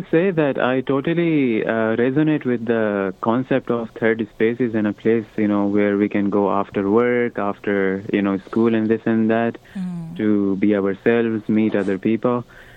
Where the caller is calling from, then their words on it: Winnipeg, Manitoba, Canada; I'm calling from Winnipeg.